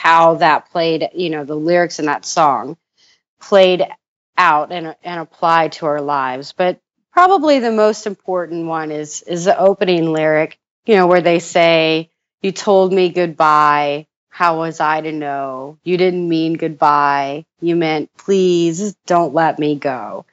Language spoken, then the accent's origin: English; Indiana, United States; That, you know, we're both from Indiana, and so Deer Creek was our, you know, our home show.